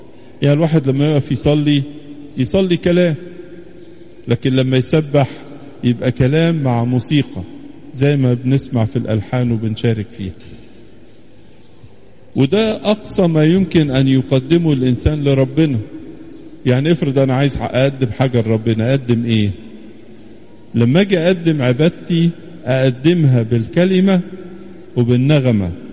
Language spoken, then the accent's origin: Arabic; Egypt; في فرح عندنا احنا كمصريين كعايشين على ارض مصر ان بلادنا تقدست وتباركت بزيارة السيد المسيح